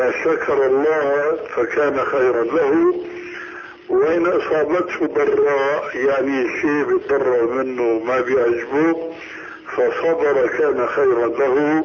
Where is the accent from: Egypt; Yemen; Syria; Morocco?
Syria; هيك كما يقولون عندنا في سوريا حتى أرجان نجوم السماء في وضع النهار